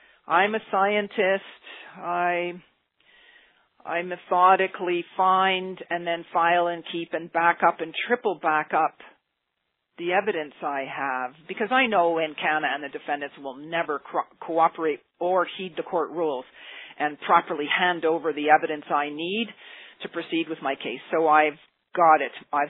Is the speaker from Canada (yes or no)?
yes; Alberta, Canada; I see myself as a Canadian. I see myself as an Albertan. I see myself as a landowner.